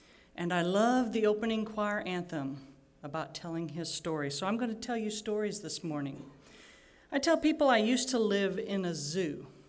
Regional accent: Illinois, United States; Kevin was a visionary leader for my home state of Illinois

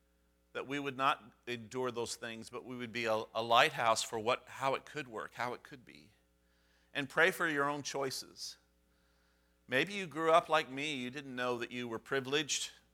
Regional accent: Midwest, United States; Because we're not really Yankees. We're not from the North. We're from the Midwest. So we are softened Yankees, okay? And I consider myself a recovering Yankee.

